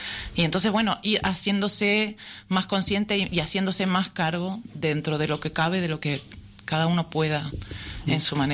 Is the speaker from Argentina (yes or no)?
no; Uruguay; moved away; soy uruguaya, estoy muy llegada hace muy poquito a este sitio, hace un año y medio.